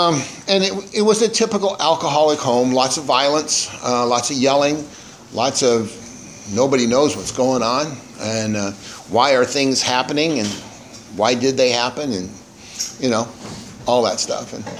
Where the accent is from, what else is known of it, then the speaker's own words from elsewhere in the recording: La Mesa, California, United States; born there; I was born in La Mesa, California, which is about 26 miles east of San Diego.